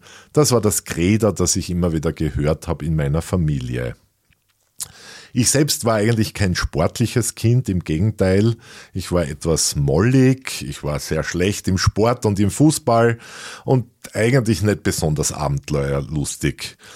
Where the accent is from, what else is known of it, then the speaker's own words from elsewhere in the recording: Graz, Styria, Austria; born there; Ich wurde 1964 in Graz geboren.